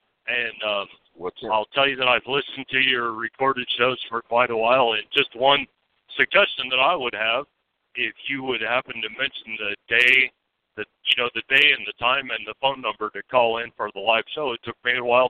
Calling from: Iowa, United States; from Iowa.

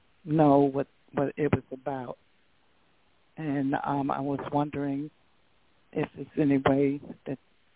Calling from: Delaware, United States; from Delaware.

